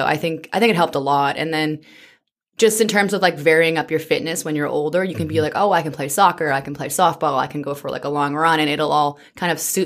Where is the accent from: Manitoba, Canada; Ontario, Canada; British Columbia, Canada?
British Columbia, Canada; I grew up in British Columbia from the age of 5 or so, and that's where I remember playing on, you know, outdoor courts